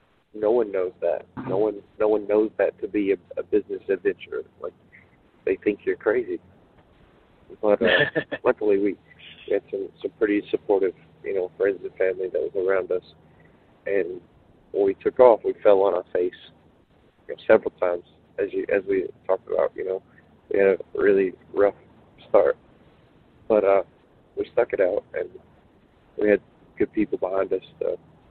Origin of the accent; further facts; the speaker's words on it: Alabama, United States; North Alabama.